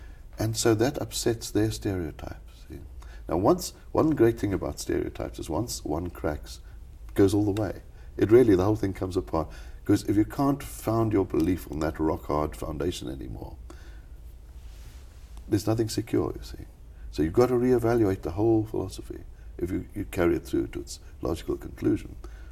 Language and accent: English; South Africa; And we grew up in the Xhosa area. And in a sense, I was more at home in that than in Afrikaans or English, because I was the only white kid for miles around